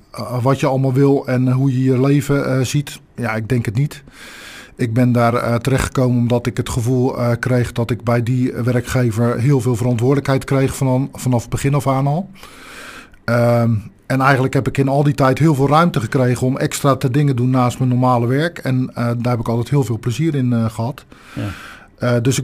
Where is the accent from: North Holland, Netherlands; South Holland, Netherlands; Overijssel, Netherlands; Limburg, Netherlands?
South Holland, Netherlands; Rotterdam; Ja, ik ben een echte Rotterdammer. Ik heb uit de overlevering van mijn ouders gehoord dat ik in het ziekenhuis aan de Schieweg geboren ben. En mijn ouders woonden destijds in Rotterdam.